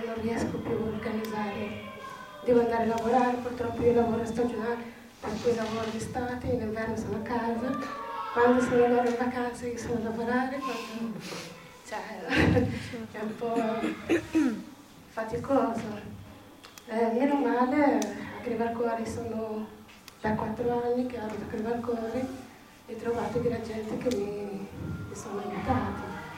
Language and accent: Italian; Tunisia; Italian is a second language; moved away as an adult; now in Italy; vengo dalla Tunisia, sono venuta qua nel 2001, sono mamma di 3 figli